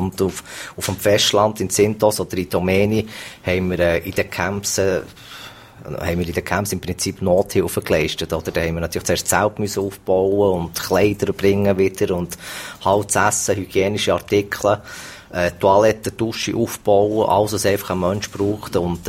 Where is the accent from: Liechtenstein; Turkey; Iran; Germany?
Turkey; Ünye, Ordu; Aus der Türkei, Nordosten, vom Schwarzen Meer. Es ist ein Städtchen, das Unie heisst.